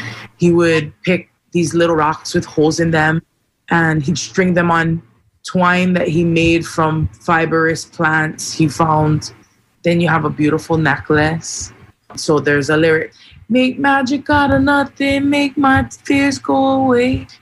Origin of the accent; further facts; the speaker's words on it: Hawaii, United States; also born or lived in Louisiana; I was born in Louisiana at the end of December. My family moved back to Hawaii into my grandparents' home, and my sister was born in October.